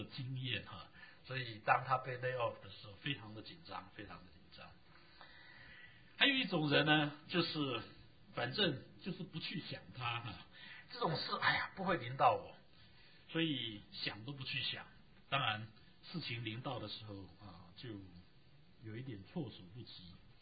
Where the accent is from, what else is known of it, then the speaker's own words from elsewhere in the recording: China; 不过大概我们中国人适应力比较强